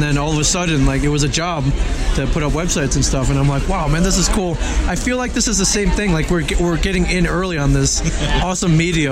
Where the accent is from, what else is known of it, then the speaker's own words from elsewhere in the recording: Ohio, United States; born there; I don't speak with a Chinese accent